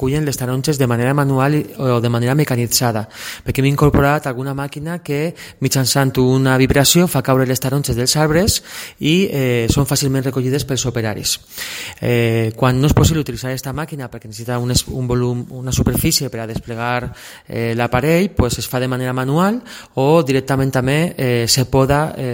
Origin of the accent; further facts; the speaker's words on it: Valencian Community, Spain; entronca molt en el nostre sentiment identitari com a valencians i valencianes